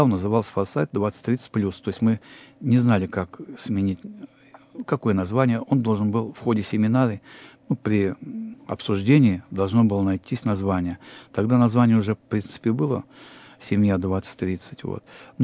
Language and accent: Russian; Sverdlovsk Oblast, Russia; Говорю, вот я из Свердловской области.